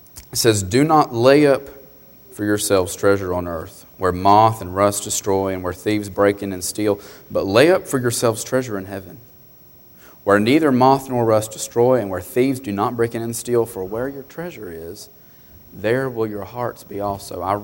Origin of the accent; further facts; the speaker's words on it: Alabama, United States; I know ball's big up here. I'm from Alabama.